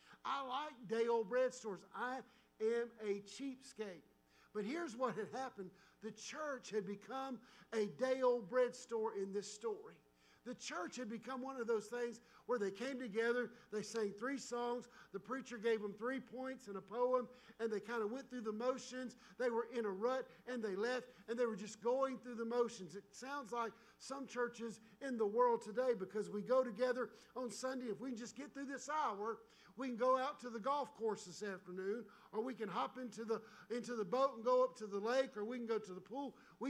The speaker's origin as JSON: {"language": "English", "region": "the South", "country": "United States", "tie": "born or raised there", "said": "I'm a Southern redneck. I was born and raised in the South, and I proudly claim my heritage"}